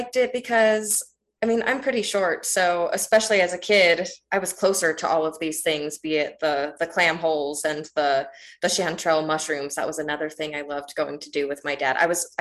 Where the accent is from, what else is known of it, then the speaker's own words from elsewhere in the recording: Oregon, United States; now in Montana, United States; I have not always been here. I grew up in Oregon, which was an awesome way to grow up.